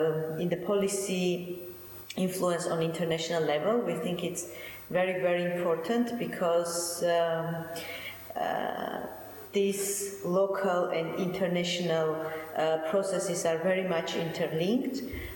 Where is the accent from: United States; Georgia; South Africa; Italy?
Georgia; English is a second language; I am from Georgia and I work for a a local farmers organization there